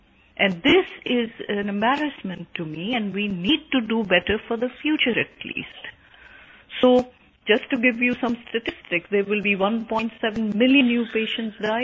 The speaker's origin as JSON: {"language": "English", "country": "Pakistan", "moved": "as an adult", "lives_now": "United States", "said": "I came to this country from Pakistan in 1977, freshly graduated from medical school"}